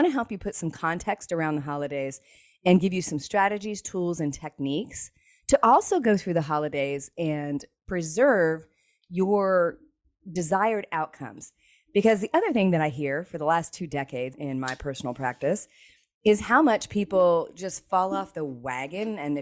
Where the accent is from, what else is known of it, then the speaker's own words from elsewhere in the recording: Cherry Hill, New Jersey, United States; also born or lived in Hawaii; We moved from Hawaii. I know that sounds amazing, but we lived in Hawaii when I was very, very young, and we moved to New Jersey, Cherry Hill, New Jersey.